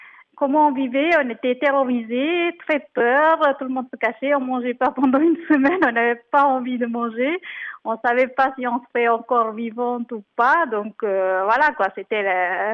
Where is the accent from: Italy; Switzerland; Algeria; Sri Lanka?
Sri Lanka; Jaffna, Northern Province; Nous, on a la famille au nord, nous, on est de Jaffna.